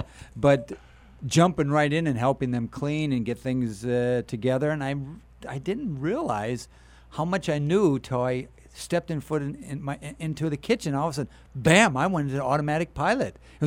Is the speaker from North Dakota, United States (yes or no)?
yes; Fargo, North Dakota, United States; accent: Fargo; Okay. Bob will. It's my Fargo accent.